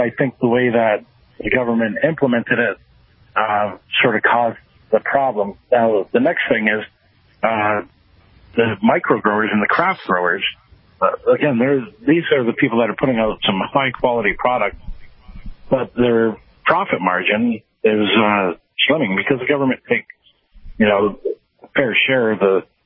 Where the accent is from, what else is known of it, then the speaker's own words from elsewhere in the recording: Ontario, Canada; I'm from the Niagara region, and I know in the Niagara region we've got a lot of growers